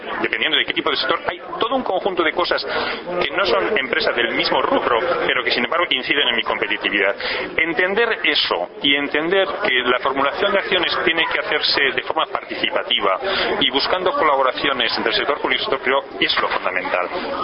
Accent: Basque Country, Spain; moved away; Como dato, yo vengo del País Vasco. En el País Vasco empezamos con los clústeres por a principios de los años 90.

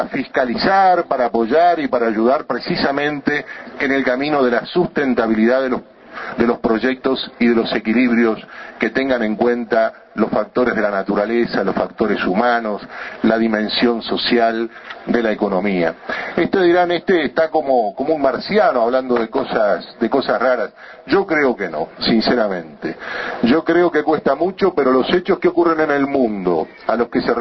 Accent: Uruguay; turismo para 3 millones, que somos los uruguayos

